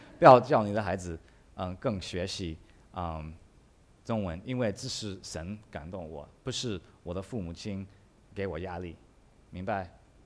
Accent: United States; 我是华人，我在美国长大，我在美国出生的。

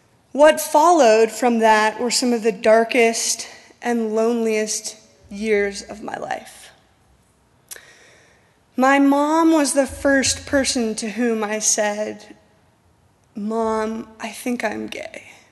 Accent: Utah, United States; I grew up in Utah in a wonderful Mormon family where I had a happy Mormon childhood.

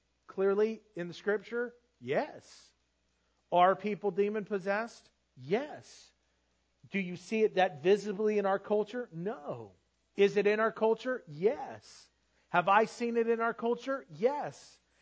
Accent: United States; Because as American, we live in a country that has been very much established on the gospel.

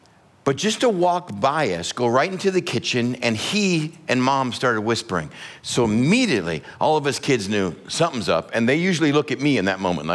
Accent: Texas, United States; That was my whole livelihood as an elementary kid growing up in Texas.

